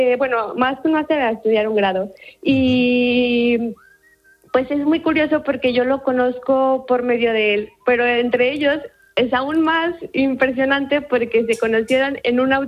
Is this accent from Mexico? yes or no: yes; Mexico; now in Bilbao, Spain; soy de México, pero vivo en Bilbao y teletrabajo desde una empresa en México, entonces tengo el horario mexicano para currar.